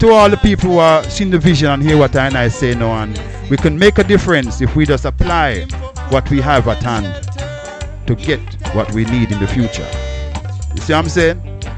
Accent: Jamaica; when I was growing up in Jamaica

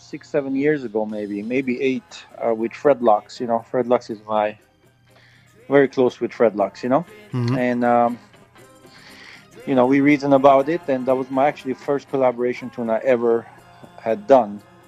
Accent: Uppsala, Uppsala County, Sweden; I grew up in Europe, you know, and reggae music was very influential where I was from, in Uppsala, in Sweden.

